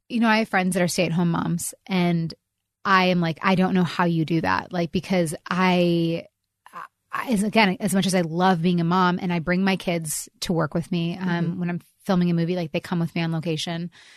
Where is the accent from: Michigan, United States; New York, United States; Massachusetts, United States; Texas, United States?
Michigan, United States; I grew up in Michigan. I loved it. We grew up in a really small part of the town.